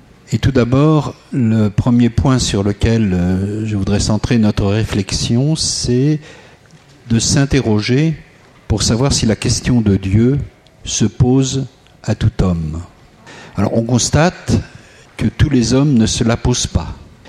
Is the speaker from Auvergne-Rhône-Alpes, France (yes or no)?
no; Bordeaux, Nouvelle-Aquitaine, France; je suis de Bordeaux et je suis membre de la communauté de l'Emmanuel.